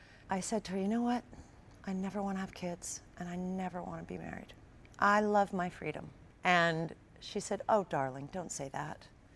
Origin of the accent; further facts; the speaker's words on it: South East England, United Kingdom; accent: Sussex; Well, I grew up in Sussex, so it's a bit of a different accent. It's not quite London. It's a bit more country, in a way.